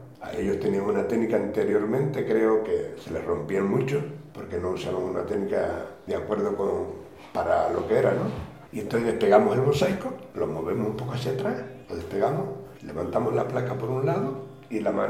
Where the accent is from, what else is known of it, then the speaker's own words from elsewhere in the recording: Tazacorte, Canary Islands, Spain; con llamarme a mi teléfono a La Palma, Tachacorte, que es mi pueblo, allí estaré.